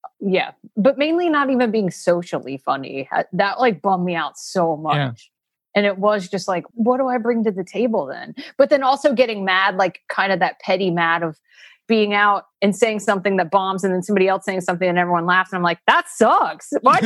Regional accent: United States; I just felt ashamed of being American and like trying to hide my accent.

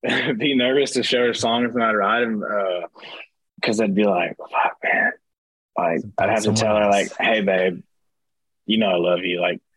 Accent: Bradford, Texas, United States; also born or lived in Palestine; So Bradford's my actual, like where I grew up, but Palestine is where I was born. So there's not a hospital in Bradford, but there's a small hospital in Palestine.

